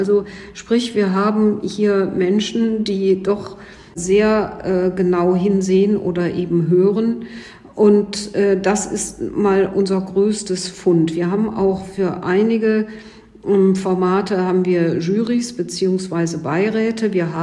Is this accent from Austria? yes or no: no; Cologne, North Rhine-Westphalia, Germany; Ich darf Ihnen als Kölnerin verraten